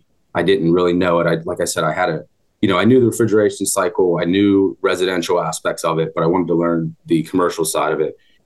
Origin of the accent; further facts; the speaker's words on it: Imperial, Pennsylvania, United States; now in McDonald, United States; I grew up in Imperial, live in McDonald now with my family, my wife, Carrie, three kids.